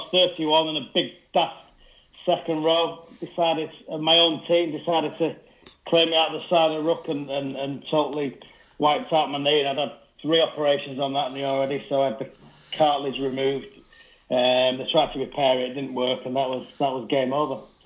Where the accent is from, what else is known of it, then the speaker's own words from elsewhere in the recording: York, Yorkshire and the Humber, United Kingdom; I grew up in York, so I played rugby league for most of my life.